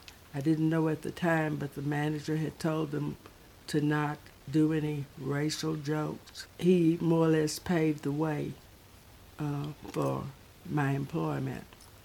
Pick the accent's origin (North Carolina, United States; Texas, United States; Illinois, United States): Texas, United States; Longview; also born or lived in Tenehaw, Texas; I later married and changed my name to … I was born in Tenehaw, Texas, Shelby County, but I have lived all my life in Longview, Gregg County, Texas.